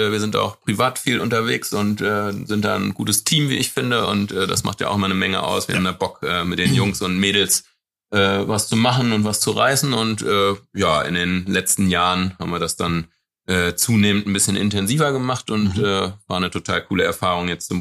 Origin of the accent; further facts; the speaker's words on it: Helmstedt, Lower Saxony, Germany; Ich bin in der Region groß geworden, also ich komme aus Helmstedt ursprünglich